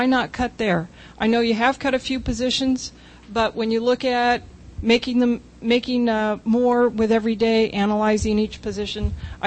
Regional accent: Lansing, Michigan, United States; from Lansing.

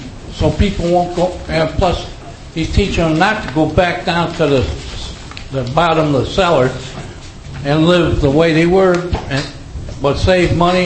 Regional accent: Newfield, New York, United States; I'm from Newfield, from Newfield State, which is Ward's Trailer Park.

